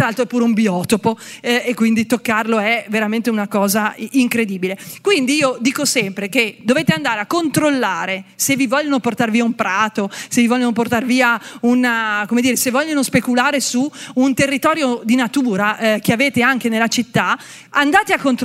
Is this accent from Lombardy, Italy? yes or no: yes; Monza, Lombardy, Italy; dico noi di Milano perché io sono di Monza, quindi sono di pianura, quindi occhio.